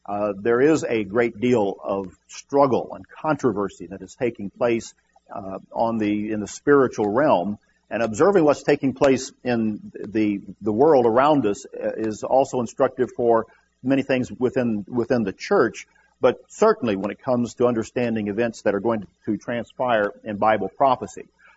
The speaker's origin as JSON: {"language": "English", "region": "Indiana", "country": "United States", "tie": "born or raised there", "said": "He was recently in my home state of Indiana a few months ago and made a pilgrimage there."}